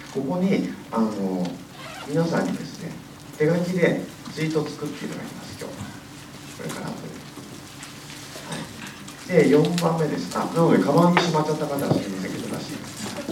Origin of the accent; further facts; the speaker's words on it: Shizuoka, Japan; born there; 今年40歳で、静岡生まれです。